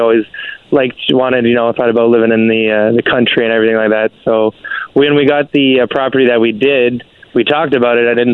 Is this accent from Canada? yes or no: yes; Brampton, Ontario, Canada; now in Durham, Canada; Yeah. I grew up in Brampton.